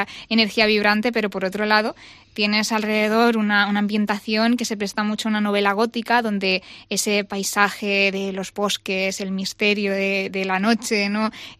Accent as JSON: {"language": "Spanish", "town": "Madrid", "region": "Community of Madrid", "country": "Spain", "tie": "born there", "said": "Yo soy nacida en Madrid de padres zamoranos."}